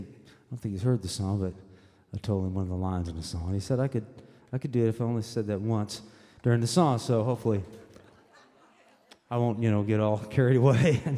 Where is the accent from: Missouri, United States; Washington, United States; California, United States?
Missouri, United States; Independence; But he saw that I was from Independence, Missouri, and he based the songwriting assignment on where we grew up.